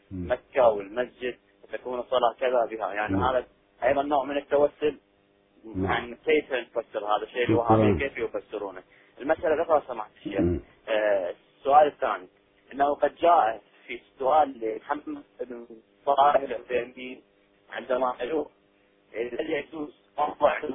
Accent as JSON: {"language": "Arabic", "town": "Baghdad", "region": "Baghdad Governorate", "country": "Iraq", "said": "ونحن عندنا في بغداد في جامع"}